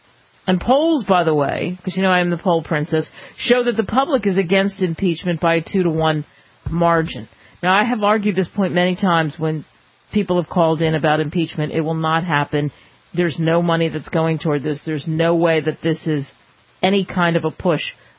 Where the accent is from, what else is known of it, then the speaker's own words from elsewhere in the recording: New Jersey, United States; I would walk naked to my hometown in New Jersey.